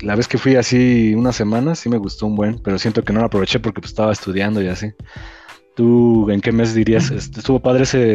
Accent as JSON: {"language": "Spanish", "country": "Mexico", "said": "Y que ¿cómo saben que somos de México"}